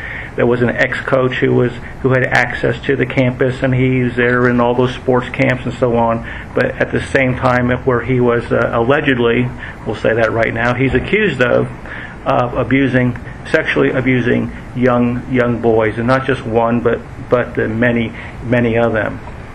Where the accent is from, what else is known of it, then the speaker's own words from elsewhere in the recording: Pennsylvania, United States; because growing up in Pennsylvania, I am a Penn State fan.